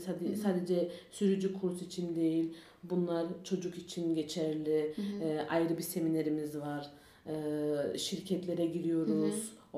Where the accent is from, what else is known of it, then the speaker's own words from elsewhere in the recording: Darmstadt, Hesse, Germany; Darmstadt'ta doğdum, büyüdüm.